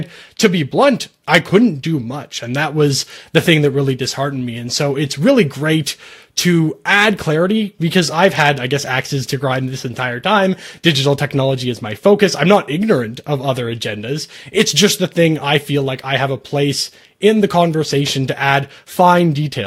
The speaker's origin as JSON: {"language": "English", "country": "Canada", "said": "as a Canadian"}